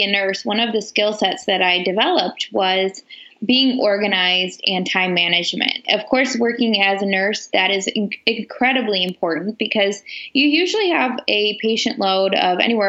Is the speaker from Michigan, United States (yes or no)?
yes; Michigan, United States; So I am from Michigan, and I'm married to my high school sweetheart.